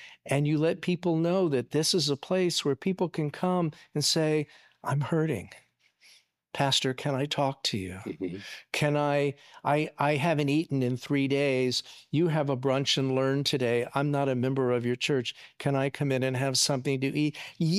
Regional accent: Washington, District of Columbia, United States; Growing up in Washington, D.C., I remember when I first started going to gay bars

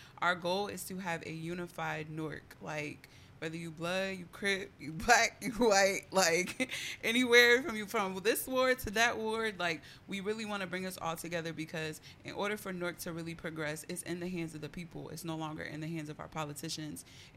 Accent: United States; American flag on my wall in my childhood room, and that was when I looked at it and I was like, bro, like, I'm really American. Like, yo, like, I don't know nothing beyond America.

